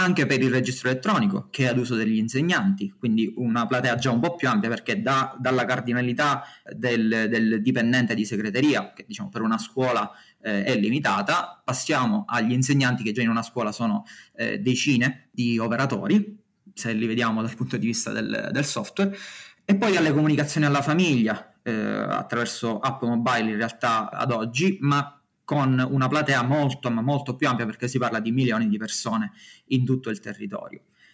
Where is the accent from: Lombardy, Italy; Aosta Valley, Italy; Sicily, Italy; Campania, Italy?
Sicily, Italy; Ragusa; sono riuscito a tornare nella mia città d'origine, Ragusa, perché lavoravo allora a Catania